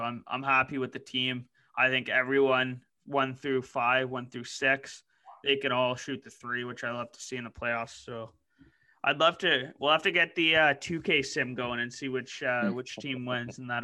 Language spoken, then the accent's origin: English; Canada; It's hard not to be a believer as a Canadian.